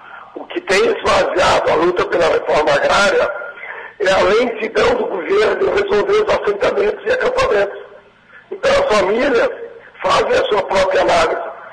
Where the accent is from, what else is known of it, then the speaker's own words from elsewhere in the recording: Rio Grande do Sul, Brazil; lá na minha região, chamada Colonial Italiana do Rio Grande do Sul. Lá não tem latifúndio.